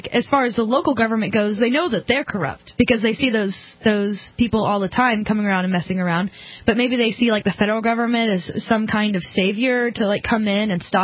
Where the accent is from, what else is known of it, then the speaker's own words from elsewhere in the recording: Alabama, United States; Right. I'm from Alabama.